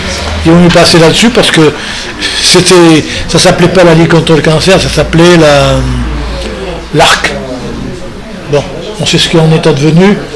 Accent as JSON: {"language": "French", "region": "Auvergne-Rhône-Alpes", "country": "France", "said": "Ah bon, alors la Haute-Loire, c'est mon pays d'origine"}